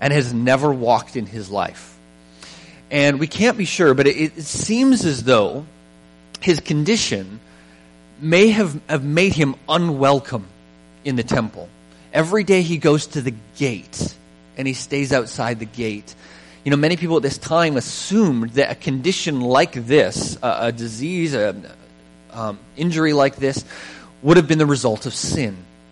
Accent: Vancouver, British Columbia, Canada; But I grew up in Vancouver where you would see people and they would be on the same spot all the time, right?

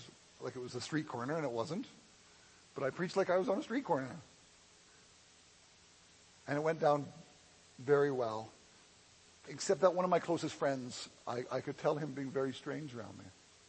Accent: Canada; moved away as an adult; also born or lived in Great Britain; When I was 18, I moved from Canada to Great Britain.

